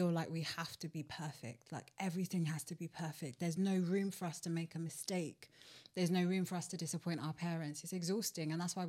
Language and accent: English; Nigeria; Because, you know, I'm Nigerian and it's very much the village raises the child.